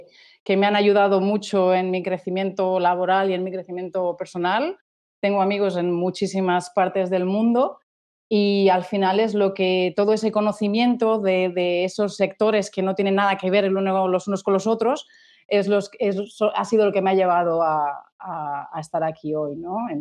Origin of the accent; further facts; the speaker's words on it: Spain; now in Gozo, Malta; Soy española, pero vivo en Gozo, en Malta.